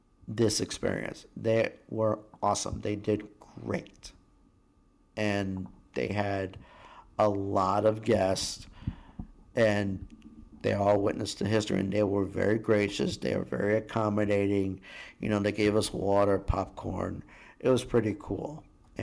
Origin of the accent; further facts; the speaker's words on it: Tampa, Florida, United States; now in Greenville, United States; I live in Greenville for 11 years. I met my wife here. I have my second daughter here. I came from Tampa, Florida, which Tampa, Florida has gotten way too big for its britches.